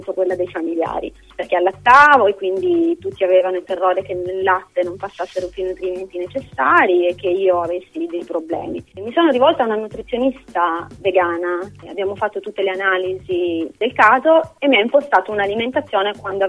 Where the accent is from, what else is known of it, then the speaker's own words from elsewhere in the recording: Apulia, Italy; also born or lived in Turin, Italy; now in Catania, Italy; Originariamente io sono pugliese, dopo tanti anni passati però a Torino sono tornata giù facendo un altro percorso in Sicilia. Catania è la provincia.